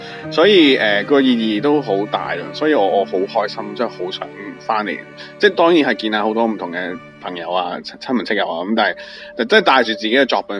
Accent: Hong Kong; also born or lived in Vancouver; 我都觉得我系一个香港人，有好多roots 啊

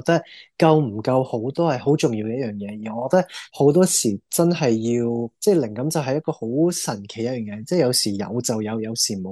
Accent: Canada; 今次真系第一次翻嚟加拿大啦，我家乡翻嚟表演啦

